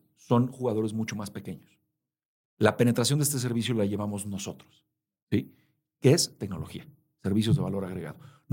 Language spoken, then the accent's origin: Spanish; Polanco, Mexico City, Mexico; Cuando yo era niño, yo crecí en Polanco los primeros años de mi vida. A unas cuadras de mi casa estaba la planta de General Motors sobre Ejército Nacional.